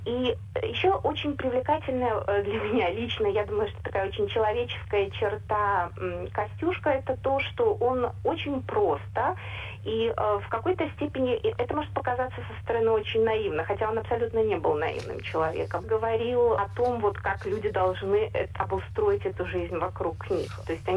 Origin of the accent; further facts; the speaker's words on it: Minsk, Belarus; а я сама из Беларуси, из Минска, эта фигура мне очень близкая